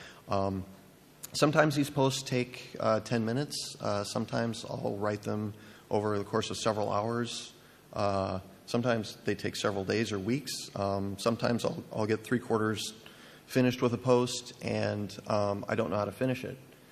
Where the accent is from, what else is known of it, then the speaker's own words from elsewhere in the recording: Wisconsin, United States; I put it next to my hometown in Wisconsin, which is 2,500 people